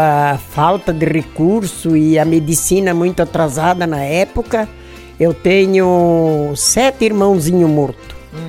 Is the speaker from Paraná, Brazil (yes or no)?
no; Marau, Rio Grande do Sul, Brazil; born there; Eu nasci na Vila Gentil, hoje é Vila Gentil. Primeiro chamava Tapera quando eu nasci lá.